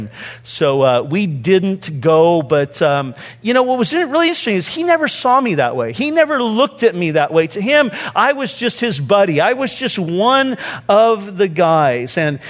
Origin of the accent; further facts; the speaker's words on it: Santa Ana, California, United States; You know, I grew up in Santa Ana, California, about 2 miles from the Costa Mesa border.